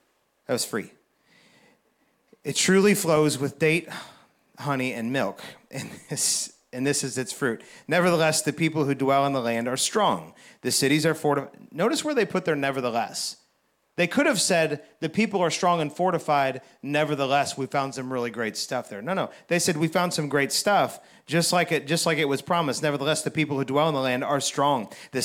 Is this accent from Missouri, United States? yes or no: yes; Troy, Missouri, United States; Well, I grew up in Troy, Missouri, really pretty much right on Highway 47.